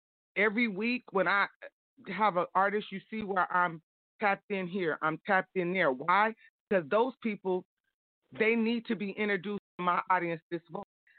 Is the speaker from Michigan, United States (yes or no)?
no; Sacramento, California, United States; even though I'm from down south, but I was raised in Sacramento.